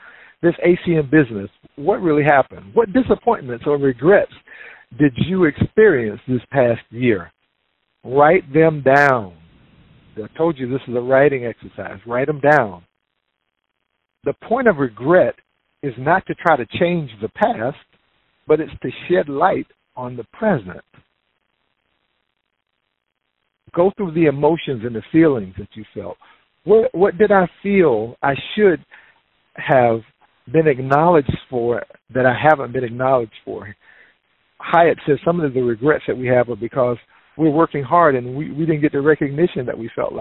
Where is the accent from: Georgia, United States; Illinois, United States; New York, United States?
Georgia, United States; Those of you who know I'm from Georgia know that I've been in the DMV more than twice as long as I was ever in Georgia, but Georgia's still home